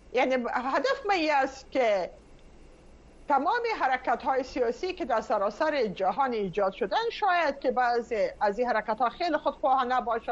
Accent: Afghanistan; ما یک افغان هستیم

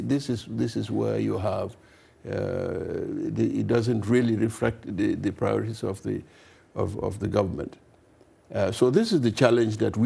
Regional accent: Gambia; Well, I come from the Sahel area. We have been battling drought for a very long time.

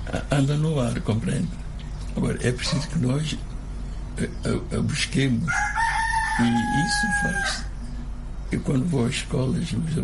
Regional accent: Reboque, Água Grande, São Tomé & Príncipe; Tinha uma grande relação com o livro, porque fui criado no Reboque com meus pais.

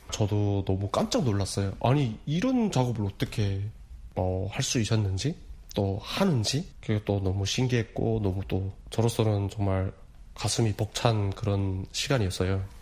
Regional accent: North Korea; 쉽게 말하면 북한에서 온 사람.

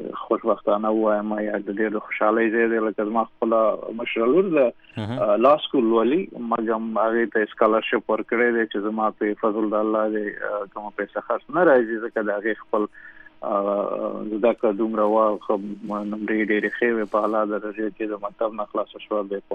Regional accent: Afghanistan; چې تاسو د کوم ځای یې نو اوله خبره دا چې د افغانستان یم جامعه پختنه جوه پختنه کلتور پختون

